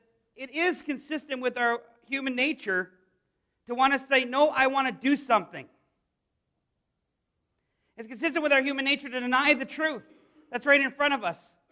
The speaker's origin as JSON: {"language": "English", "country": "Canada", "tie": "born or raised there", "said": "Growing up in Canada, I can tell you"}